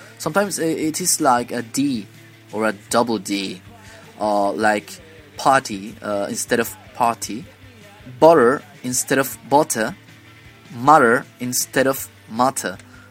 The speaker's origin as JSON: {"language": "English", "country": "Chile", "first_language": "Spanish", "second_language": "English", "said": "As you might know at this point, I am from Chile, a country in South America where people speak Spanish."}